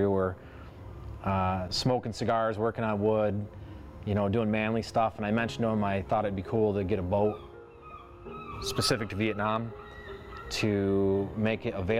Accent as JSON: {"language": "English", "town": "Muskegon", "region": "Michigan", "country": "United States", "tie": "born or raised there", "said": "Born and raised in Muskegon, Michigan. MCC graduate and Grand Valley graduate."}